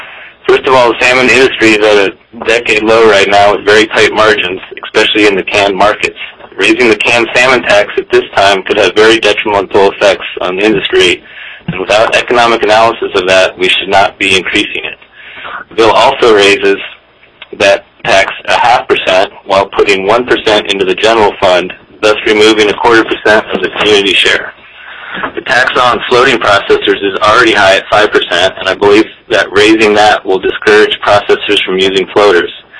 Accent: Homer, Alaska, United States; from Homer. I'm a commercial fisherman.

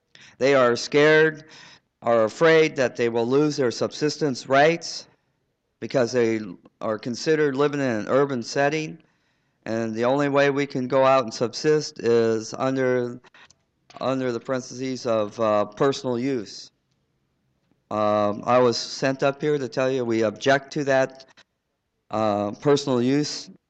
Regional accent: Ketchikan, Alaska, United States; I'm from Ketchikan, or Kitchcon.

